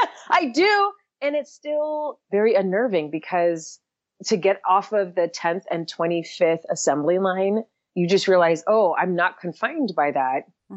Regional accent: New York, United States; I'm from New York.

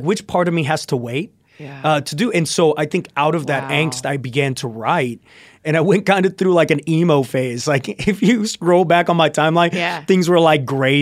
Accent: Texas, United States; and I grew up in South Texas, Santos, so 2 hours from the border.

